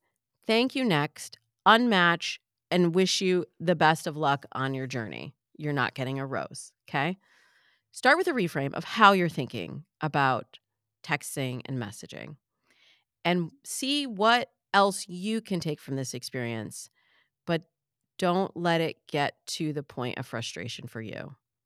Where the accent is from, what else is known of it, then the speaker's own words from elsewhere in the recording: Michigan, United States; I'm from the Midwest. We had corn in Michigan.